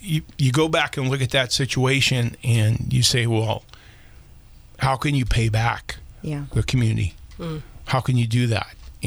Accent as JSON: {"language": "English", "town": "Lone Pine", "region": "California", "country": "United States", "tie": "born or raised there", "said": "Yeah, so the original ranch I grew up on is on DeWalt Road, which is south, about 4 miles south of town. There, if you come down south of Lone Pine, you have Hessel Road, DeWalt Road"}